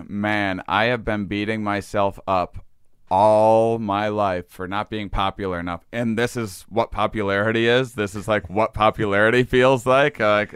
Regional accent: Wisconsin, United States; accent: Wisconsin; And then, that was my Wisconsin accent coming out there.

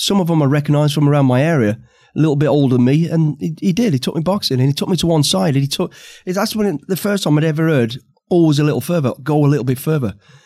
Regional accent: Warsaw, Masovian Voivodeship, Poland; It was a real fun time, if I'm honest. I mean, look back at it. We came from a poor family, like most of the kids in our street.

